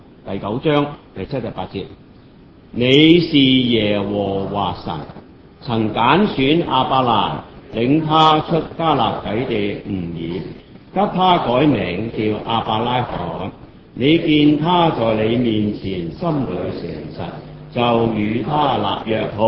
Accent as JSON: {"language": "Cantonese", "country": "Hong Kong", "said": "講返我哋香港人、中國人，我哋對我哋嘅歷史係唔清楚㗎"}